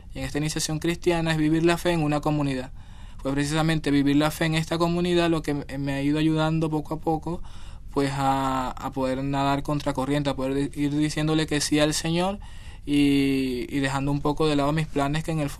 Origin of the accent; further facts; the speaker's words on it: Caracas, Miranda, Venezuela; yo soy de Caracas, de Petare. ¿Conoces Caracas? Una zona popular, el segundo barrio más grande de Latinoamérica, una situación violenta, de pobreza, de mucha precariedad.